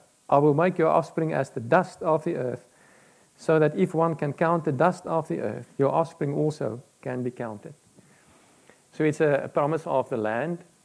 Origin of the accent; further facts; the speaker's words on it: South Africa; now in New Zealand; And I'm from South Africa and I'm in New Zealand.